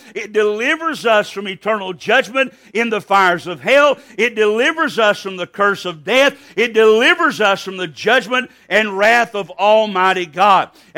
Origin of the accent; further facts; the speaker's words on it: Alabama, United States; I was raised in Alabama. I was taught some folk were not as good as other people.